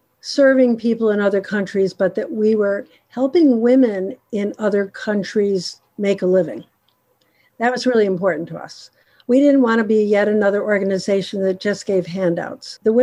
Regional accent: United States; I just assumed being an American, middle class woman that, you know, everybody has a way to buy tampons or pads or something.

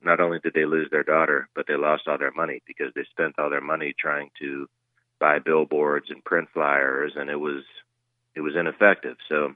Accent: Pittsburgh, Pennsylvania, United States; You know, my mentality, you know, I'm from Pittsburgh, and we have a different mentality from Pittsburgh.

